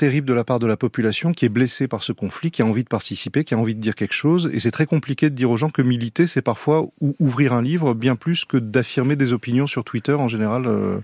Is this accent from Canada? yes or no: no; France; Non, moi je suis français. Moi je suis français plus, parce qu'il y a toujours ce truc de double allégeance. Moi, ma famille paternelle est israélienne.